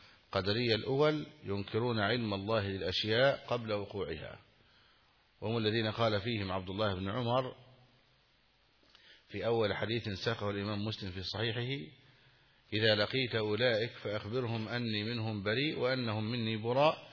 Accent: Egypt; أما البيرة التي عندنا في مصر فإنها فيها كحول وتسكر

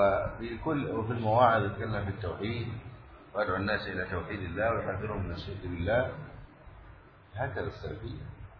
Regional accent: Egypt

